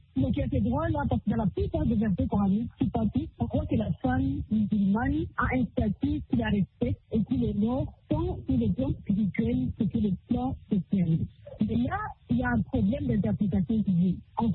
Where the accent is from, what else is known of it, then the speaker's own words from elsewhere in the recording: Rwanda; mes droits en tant que Rwandais, mais aussi à mes droits en tant que femme musulmane.